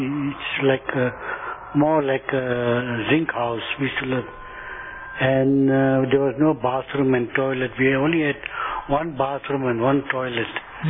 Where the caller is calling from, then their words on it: Lenasia, Gauteng, South Africa; I'm speaking from Extension 3, Lanesia.